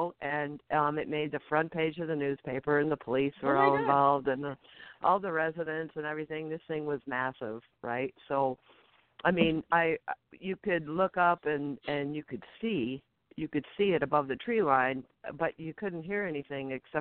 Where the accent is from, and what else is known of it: Montana, United States